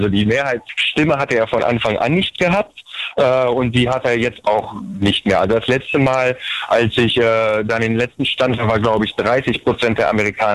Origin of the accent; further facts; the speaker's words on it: Germany; now in United States; Ich habe in Deutschland bin ich sehr auf Rock und Altrock groß geworden.